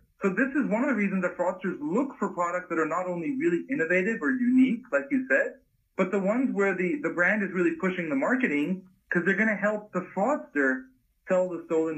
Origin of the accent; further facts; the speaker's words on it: Hong Kong; I'm an Indian who grew up in Hong Kong, right next door to China.